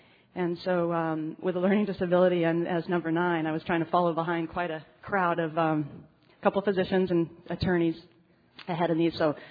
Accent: San Diego, California, United States; We grew up in San Diego.

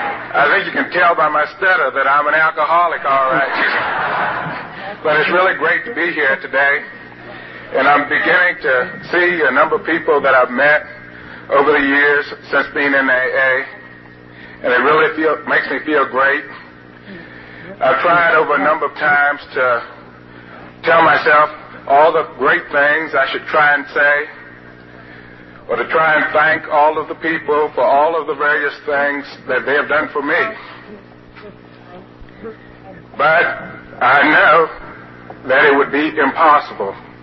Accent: Newport News, Virginia, United States; born there; I was born in Newport News, Virginia. My father was an African Methodist Episcopal minister.

